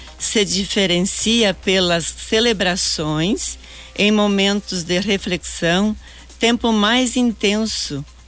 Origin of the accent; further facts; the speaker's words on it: Gentil, Rio Grande do Sul, Brazil; Lá do Rio Grande, cidade Gentil.